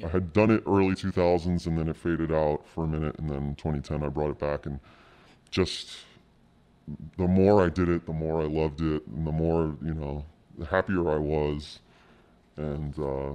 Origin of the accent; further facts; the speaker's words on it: Jersey City, New Jersey, United States; because I grew up in Jersey City. So when I got to California, the surfers were like, hey, some white guy